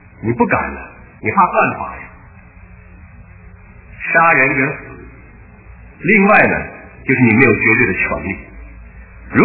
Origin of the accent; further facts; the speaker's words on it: China; 对于说谎呢，咱们中国人呢，那简直是不用提了